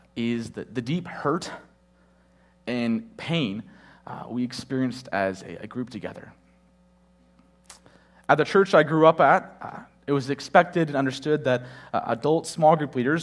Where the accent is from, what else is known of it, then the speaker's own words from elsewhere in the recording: Michigan, United States; now in Florida, United States; I grew up in Michigan, so this white substance we call snow, I know it's probably unfamiliar here in Florida